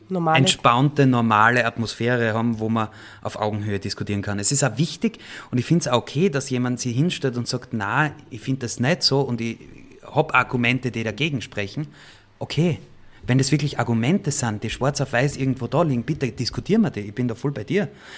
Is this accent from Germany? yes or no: no; Styria, Austria; Na super, wir dürfen jetzt wieder 130 fahren in der Steiermark.